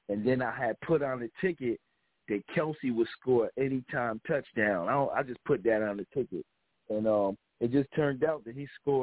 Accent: Paterson, New Jersey, United States; I'm from Patterson, too. I grew up on right there on 31st Street. My family, we was born in Christopher Columbus Project, CCP, but I only was there till I was about 4 or 5, and then my parents bought the house on 31st Street

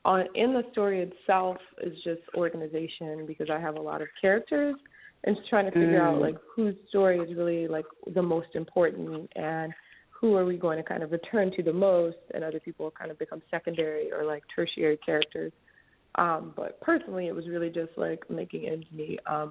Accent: Los Angeles, California, United States; I'm from Los Angeles.

